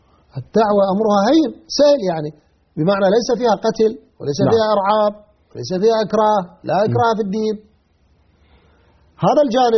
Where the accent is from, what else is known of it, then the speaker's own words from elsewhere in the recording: Iraq; فأنا الآن كعراقي أتكلم، أنا عندي مشكلة كبيرة في البلد